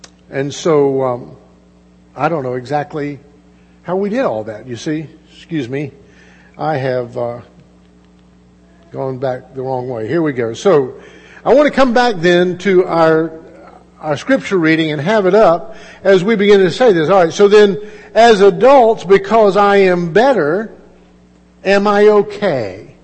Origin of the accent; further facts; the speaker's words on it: the South, United States; because I was raised in the South where that happened